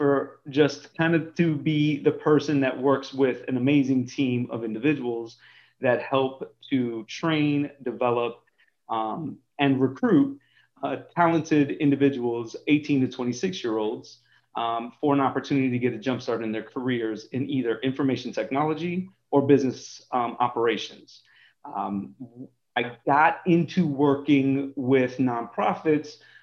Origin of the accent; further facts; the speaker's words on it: Bradenton, Florida, United States; just recently came back home to Tampa Bay. I grew up in Bradenton, Florida.